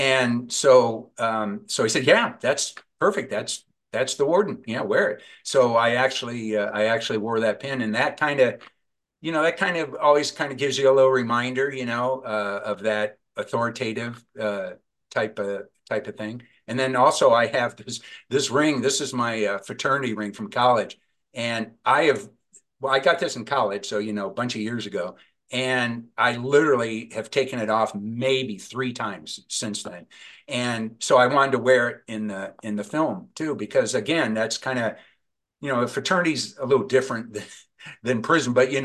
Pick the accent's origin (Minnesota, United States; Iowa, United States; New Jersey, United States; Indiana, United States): Indiana, United States; now in Los Angeles, United States; growing up in Indiana, I was pretty naive when I came out here, and I joined LAPD